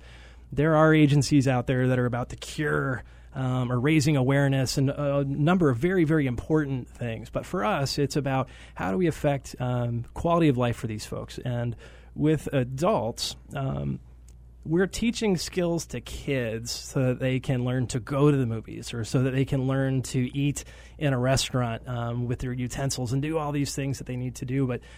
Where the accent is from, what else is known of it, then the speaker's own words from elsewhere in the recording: New York, United States; I have very strong memories as a child growing up in New York where my parents were very diligent about getting me out into places that sometimes make kids uncomfortable.